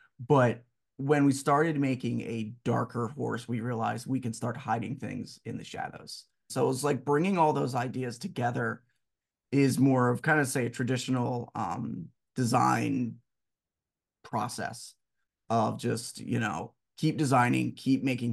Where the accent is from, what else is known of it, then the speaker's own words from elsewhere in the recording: Delaware, United States; Like, as we stated before, I'm from Delaware.